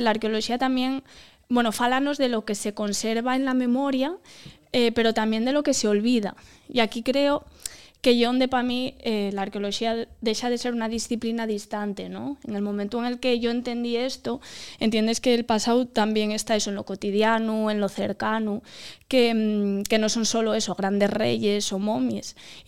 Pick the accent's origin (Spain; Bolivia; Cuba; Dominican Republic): Spain; Asturias; yo creo que también como asturianos, pues también tenemos que tener esto como presente